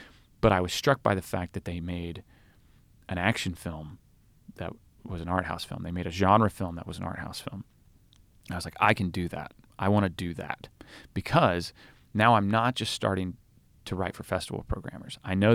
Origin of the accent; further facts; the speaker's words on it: Arkansas, United States; And anybody knows growing up in Arkansas, every Wednesday at noon, if the sky's clear, they test their sirens.